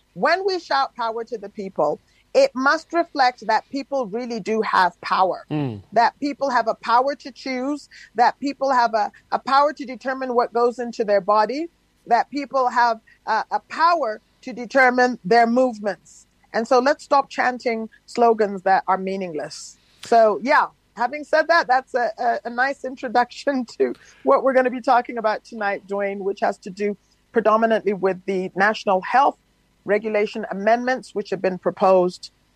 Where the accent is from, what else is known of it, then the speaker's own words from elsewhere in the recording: South Africa; how we as South African citizens can take back the power.